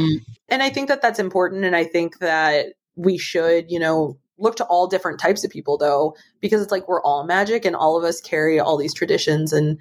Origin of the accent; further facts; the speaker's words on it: St. Louis, Missouri, United States; I'm from the St. Louis area and the area code here is 314.